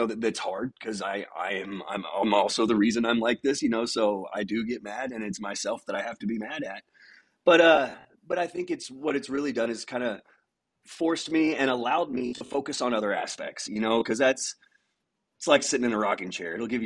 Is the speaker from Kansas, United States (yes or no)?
yes; Lawrence, Kansas, United States; I'm from Lawrence, Kansas. I just turned 42 years old the other day.